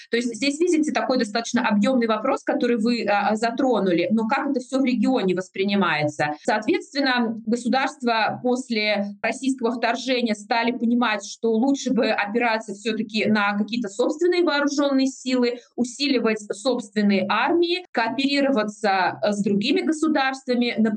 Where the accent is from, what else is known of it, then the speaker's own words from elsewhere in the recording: Uzbekistan; Узбекистан, откуда я родом